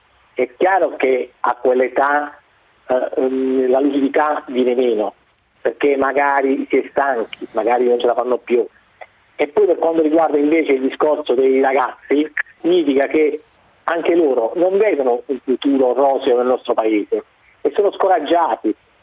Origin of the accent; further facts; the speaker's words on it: Taranto, Apulia, Italy; io vengo da Taranto